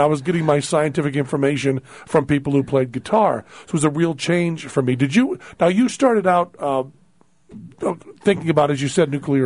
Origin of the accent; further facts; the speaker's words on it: Greenfield, Massachusetts, United States; You know, I'm from Greenfield, Massachusetts